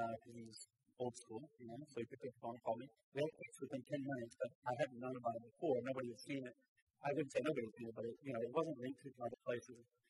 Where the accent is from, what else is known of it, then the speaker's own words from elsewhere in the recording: Alabama, United States; now in United Kingdom; My favorite example is I grew up in Alabama.